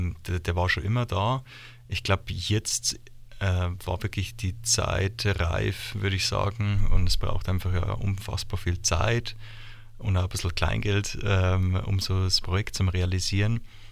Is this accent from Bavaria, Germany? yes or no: yes; Munich, Bavaria, Germany; now in Uzwil, Switzerland; Singer-Songwriter aus Utzwil. Das ist irgendwo zwischen Zürich und St. Gallen. Und aufgewachsen bin ich aber im Raum München, also eigentlich in Oberbayern.